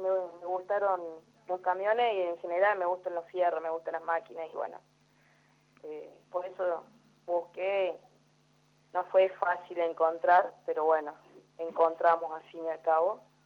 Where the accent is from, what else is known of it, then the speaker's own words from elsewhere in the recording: Río Ceballos, Córdoba, Argentina; Sí, yo vivo en Río Ceballos, Córdoba.